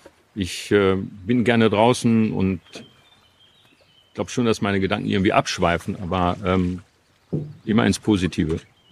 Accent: North Rhine-Westphalia, Germany; Bei uns in Westfalen, komischerweise, gibt's ja nur Freibäder oder mal einen Kanal und mal einen See. Ist ganz wenig. Also ich war richtig verwöhnt, als ich dann nach Berlin kam

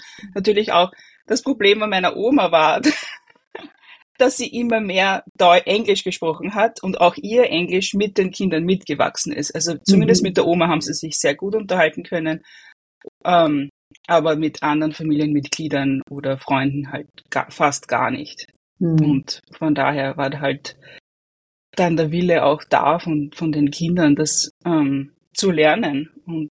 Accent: Waidhofen an der Ybbs, Lower Austria, Austria; now in New York, United States; ich komme aus Österreich, besser gesagt aus Waidhofen an der Ybbs. Ganz in der Nähe, wo Bettina aufgewachsen ist. Wir haben einen ganz ähnlichen Dialekt

